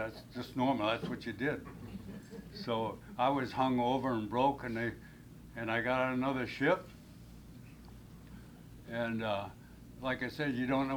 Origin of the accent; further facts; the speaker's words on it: Muskegon, Michigan, United States; But anyway, going back, I grew up in Michigan.